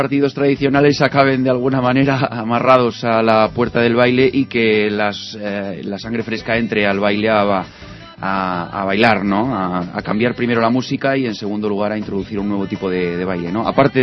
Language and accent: Spanish; Granada, Andalusia, Spain; also born or lived in Cantabria; Sí, sí, yo soy de Granada